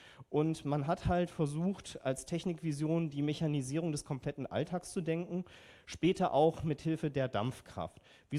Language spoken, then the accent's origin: German; Berlin, Germany; ich komme aus Berlin